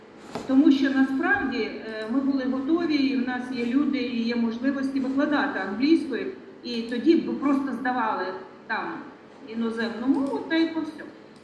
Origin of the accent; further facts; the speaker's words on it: Russia; first language ru; Ukrainian is a second language; Я росіянка і спочатку колись була російськомовна